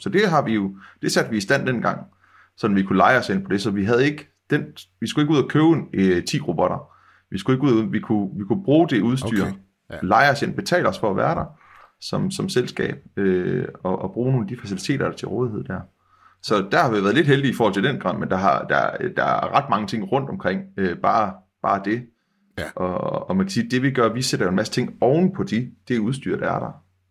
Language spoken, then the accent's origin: Danish; West Jutland, Denmark; vi er jo vestjyder.